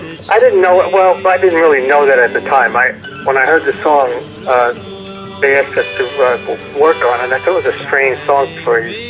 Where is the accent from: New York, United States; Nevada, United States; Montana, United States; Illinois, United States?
New York, United States; Brooklyn; And the reason was because, naturally, being a New Yorker, Brooklyn boy, I should say.